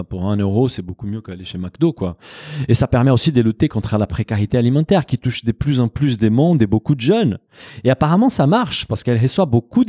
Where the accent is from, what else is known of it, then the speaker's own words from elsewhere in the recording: Brazil; Au Brésil, mon pays d'origine, c'est exactement pareil en fait.